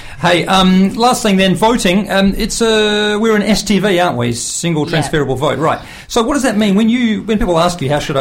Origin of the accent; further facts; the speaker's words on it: Australia; When I grew up in Australia, we used to vote for the Senate